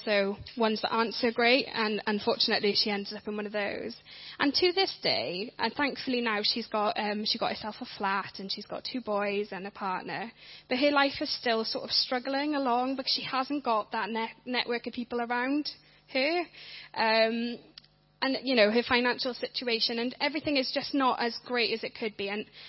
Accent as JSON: {"language": "English", "region": "Wales", "country": "United Kingdom", "tie": "born or raised there", "also_born_or_lived": "Scotland", "said": "I was born and brought up in Wales with my sister. Then our family moved to Scotland. And after 4 years of living in Scotland"}